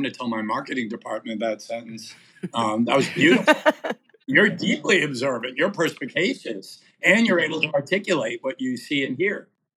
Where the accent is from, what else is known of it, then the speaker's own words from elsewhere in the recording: New England, United States; I'm from New England, and so we really had COVID in New England.